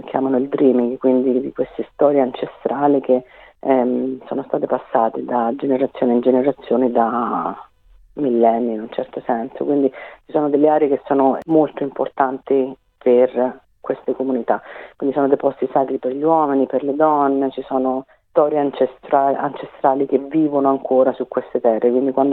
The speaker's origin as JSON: {"language": "Italian", "town": "Rome", "region": "Lazio", "country": "Italy", "said": "io sono di Roma"}